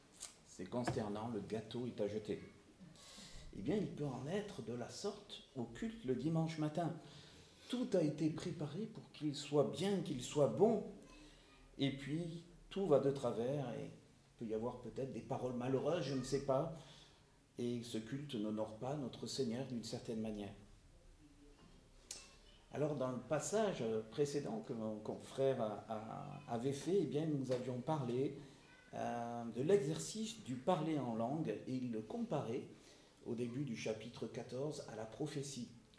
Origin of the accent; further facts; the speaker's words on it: Istres, Provence-Alpes-Côte d'Azur, France; Je viens d'Istres, je fais partie d'une église des communautés assemblées évangéliques de France depuis une trentaine d'années. Et nous sommes donc des chrétiens protestants évangéliques comme vous.